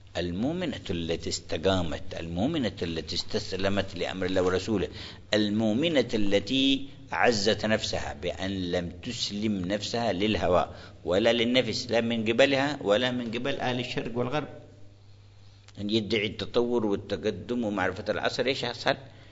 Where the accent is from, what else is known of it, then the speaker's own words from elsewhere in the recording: Hadhramaut, Yemen; وجدنا بعض الجامعات عندنا في حضرموت